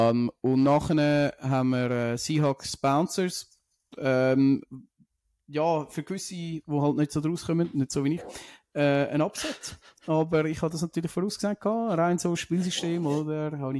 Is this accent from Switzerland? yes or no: yes; Lucerne, Switzerland; wie man so als Luzerner, also wie so auf Zürich immer gerne ein bisschen hässig kommt